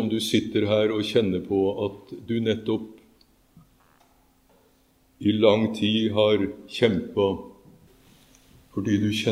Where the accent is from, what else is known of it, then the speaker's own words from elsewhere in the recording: Østfold, Norway; Jeg er fra Østfold og ikke så langt fra Sarpsborg.